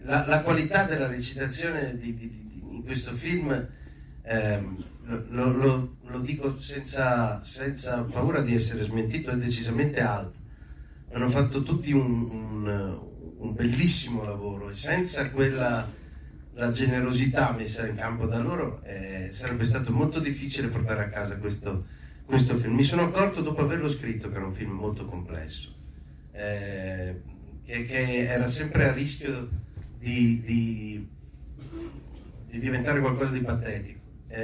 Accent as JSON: {"language": "Italian", "region": "Friuli-Venezia Giulia", "country": "Italy", "said": "della mia terra, delle mie zone, no? Di essere chiusi, poco inclini all'umorismo, all'ironia, di essere soltanto dei grandi lavoratori. Poi vi informo che a Friuli non si lavora più così tanto, ecco."}